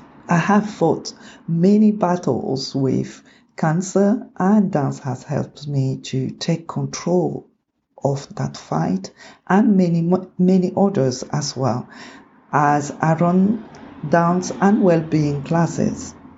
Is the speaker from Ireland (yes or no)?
no; Cameroon; I am originally from Cameroon in Central Africa.